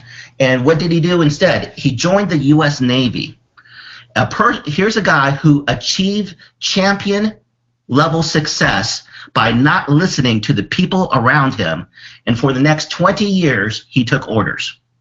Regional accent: Philippines; You know, my father was in the Philippines. I'm Filipino.

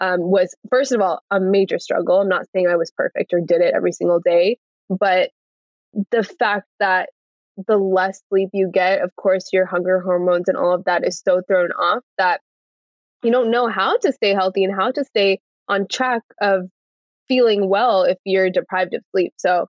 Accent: Newport Beach, California, United States; I think I was lacking that growing up in Newport Beach.

